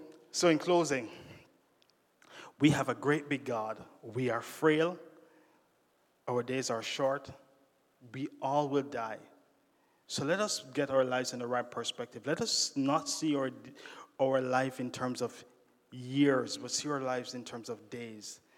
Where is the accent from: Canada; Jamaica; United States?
Jamaica; I said, I'm from Jamaica.